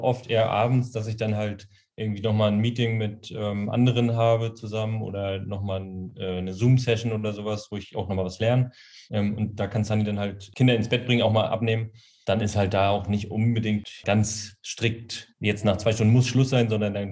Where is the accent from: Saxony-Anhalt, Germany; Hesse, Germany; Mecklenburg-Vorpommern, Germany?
Mecklenburg-Vorpommern, Germany; Wismar; Genau, wir kommen aus Wismar, haben da unsere Base, unser Happy House